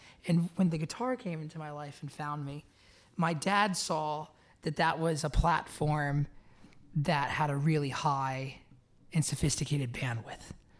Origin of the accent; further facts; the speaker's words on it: Nashville, Tennessee, United States; Because I grew up in Nashville